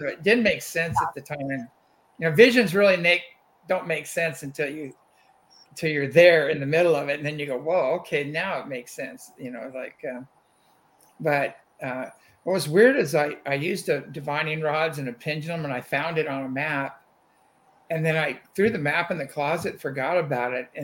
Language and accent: English; Apple Valley, California, United States; But then I was raised in Apple Valley, California, in the high desert. And we saw ships all the time.